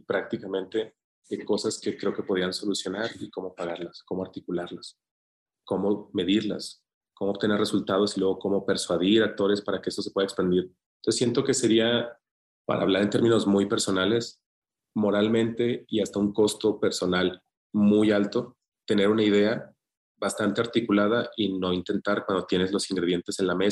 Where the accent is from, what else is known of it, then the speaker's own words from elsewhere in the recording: Zacatecas, Mexico; born there; mi hermano y yo somos los únicos que nacimos en Zacatecas.